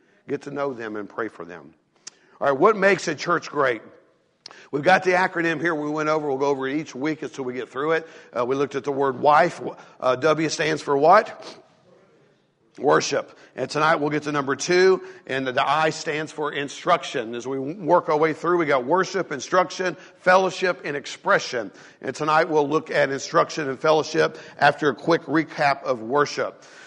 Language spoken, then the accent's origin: English; the South, United States; I grew up in the South. I talk about Southern hospitality.